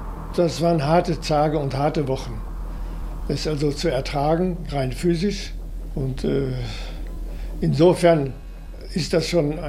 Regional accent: North Rhine-Westphalia, Germany; Ich bin gebürtig aus dem Sauerland, aus einer Arbeiterfamilie.

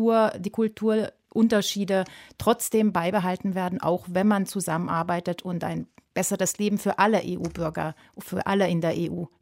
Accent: Hungary; German is a second language; now in Germany; Ich bin in Ungarn zur Schule gegangen und bin dann später nach Deutschland gekommen und habe mich gerade gefreut, meine Muttersprache zu hören.

